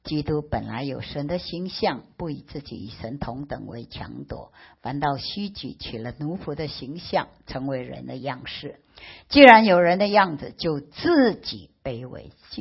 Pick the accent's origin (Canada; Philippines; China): Philippines; now in Taiwan; 我从菲律宾来到台湾，我是华侨，菲律宾华侨来到台湾